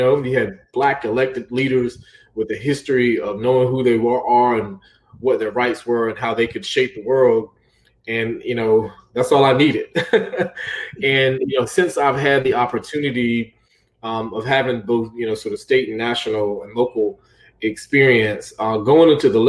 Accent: Durham, North Carolina, United States; And I'm from Durham, live, you know, go there to represent my people.

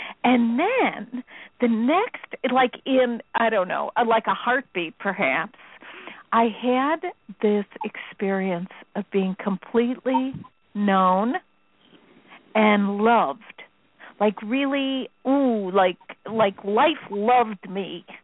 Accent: Chicago, Illinois, United States; Listen, I'm from Chicago. We don't use words like that.

